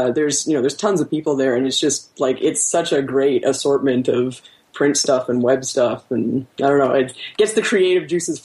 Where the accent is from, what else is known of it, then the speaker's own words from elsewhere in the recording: Canada; Oh, I'm from Canada, so I figured it was...